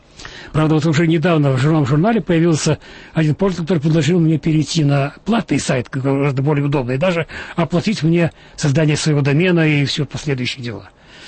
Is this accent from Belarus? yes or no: no; Russia; Но я вырос и живу в России, и, конечно, для меня Россия это была и останется моей родиной.